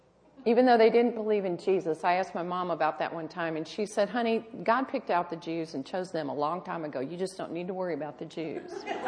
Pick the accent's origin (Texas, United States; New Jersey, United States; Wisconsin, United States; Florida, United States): Texas, United States; I grew up in Texas. Born and raised. And spent enough time in other parts of the United States as I was growing up to have, I think, an objective view of being a Texan.